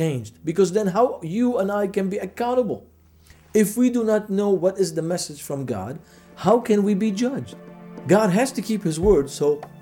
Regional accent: Lebanon; English is a second language; I said, I'm from Lebanon.

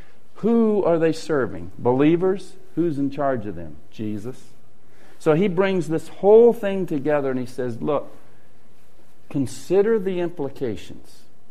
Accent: the South, United States; Look, I grew up in the South

